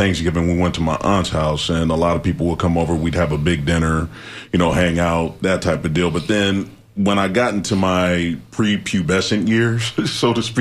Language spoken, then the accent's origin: English; Los Angeles, California, United States; I actually grew up in the same neighborhood as